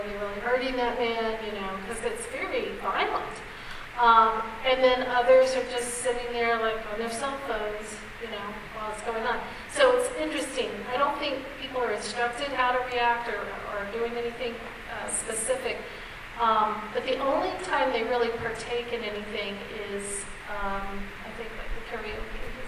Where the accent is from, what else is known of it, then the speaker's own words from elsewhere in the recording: Florida, United States; because I grew up in Florida, and so I know the theme parks like the back of my hand.